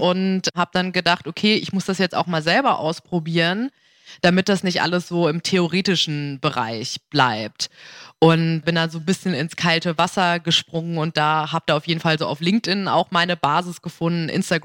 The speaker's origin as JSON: {"language": "German", "region": "Lower Saxony", "country": "Germany", "tie": "born or raised there", "said": "bin aber dementsprechend auch jetzt nicht in Berlin aufgewachsen, sondern ein bisschen ländlicher in Niedersachsen."}